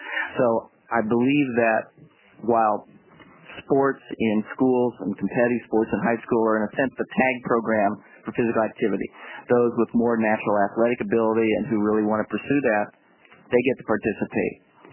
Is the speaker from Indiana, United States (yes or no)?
yes; Indiana, United States; I mean, I grew up in Indiana where and played sports in high school, basketball kind of gets in your blood.